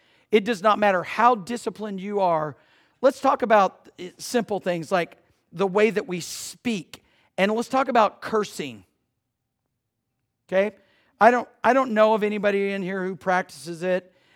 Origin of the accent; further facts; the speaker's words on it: Georgia, United States; I know I grew up in Georgia drinking all kinds of lead and everything else, and I'm fine.